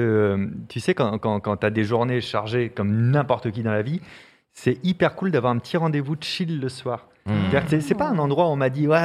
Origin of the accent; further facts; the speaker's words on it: La Rochelle, Nouvelle-Aquitaine, France; Parce que je viens de La Rochelle.